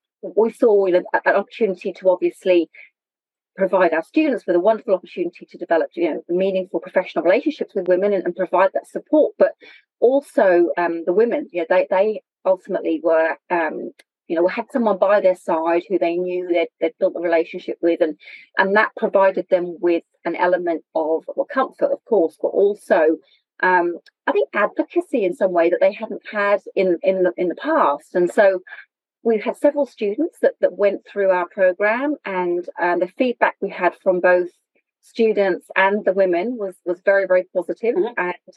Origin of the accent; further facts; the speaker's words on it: United Kingdom; moved away; as you're probably able to tell from my accent, I am originally from the UK